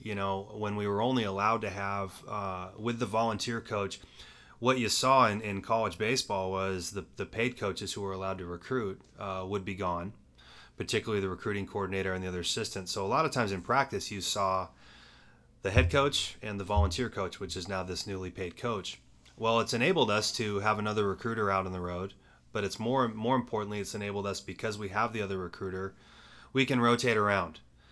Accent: Temecula, California, United States; I grew up watching Wichita State on ESPN, and I grew up on the West Coast in Temecula and Southern California, and really it was Cal State Fullerton.

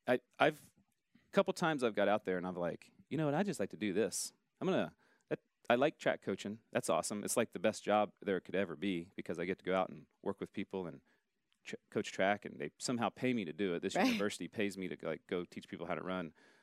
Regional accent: Ohio, United States; I'm from Ohio, so coming to Oklahoma or Texas would be like a long trip.

